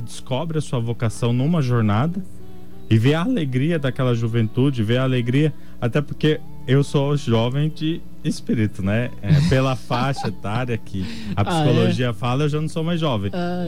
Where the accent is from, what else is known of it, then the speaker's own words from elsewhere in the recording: Dourados, Mato Grosso do Sul, Brazil; also born or lived in Paraná; Então, eu sou seminarista, né, diocesano, sou natural aqui da cidade de Dourados, quer dizer, natural já de coração, até esses dias a Câmara me chamou para receber um prêmio, né, como cidadão douradense. Então, eu me considero douradense, né, mas meus pais vieram para cá quando eu tinha 7 anos lá do Paraná.